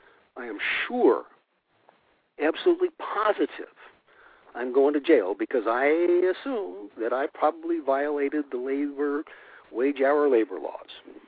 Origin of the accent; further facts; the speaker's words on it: Hayfork, California, United States; right here in my hometown of Hayfork, 1,800 people, little village, we aren't incorporated, no incorporated cities in my county.